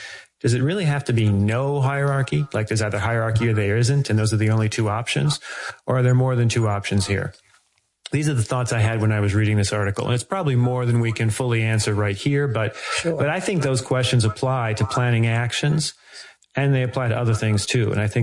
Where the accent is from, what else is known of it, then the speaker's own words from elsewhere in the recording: Midwest, United States; I'm from the Midwest, not from California.